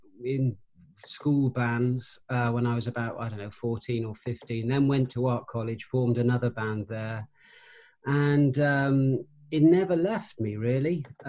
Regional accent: Cheltenham, South West England, United Kingdom; I grew up in Cheltenham

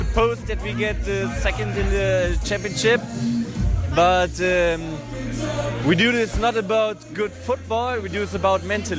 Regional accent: Krefeld, North Rhine-Westphalia, Germany; English is a second language; I am not from Gelsenkirchen, but I am from Krefeld. It's not far away.

